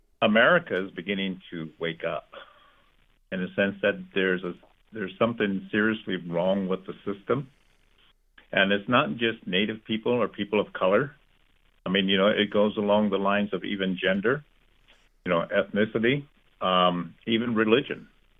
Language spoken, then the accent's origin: English; Standing Rock Reservation, South Dakota, United States; now in Ohio, United States; I grew up on the Standing Rock Reservation in South Dakota, and South Dakota is one of the most racist states in this country.